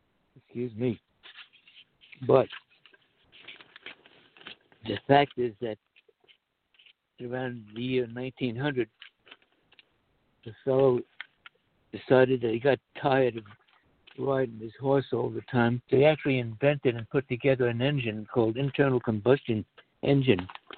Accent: United States; Even when I was a kid growing up in America, there was very, very few traffic jams.

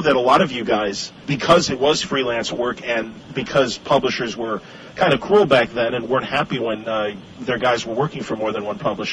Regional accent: Illinois, United States; I'm from Illinois, so that's I'm aware of the town.

